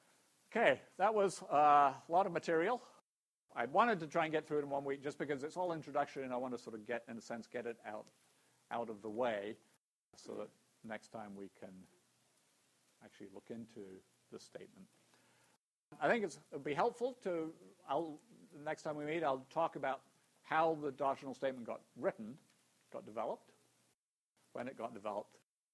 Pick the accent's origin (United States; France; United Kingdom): United Kingdom; certainly growing up in Britain was often used.